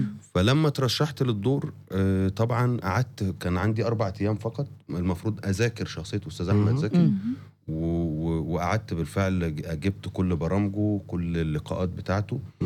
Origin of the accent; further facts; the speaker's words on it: Giza Governorate, Egypt; born there; من انا مولود في القاهره. في محافظه الجيزه. قريب من الاهرامات.